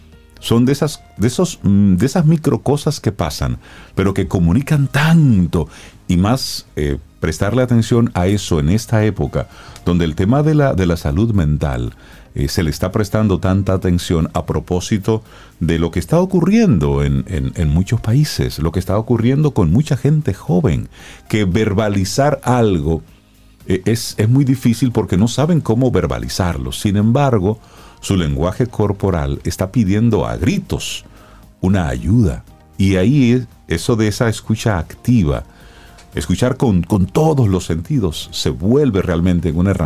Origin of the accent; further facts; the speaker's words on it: Dominican Republic; debe a nosotros como dominicanos invitarnos a la reflexión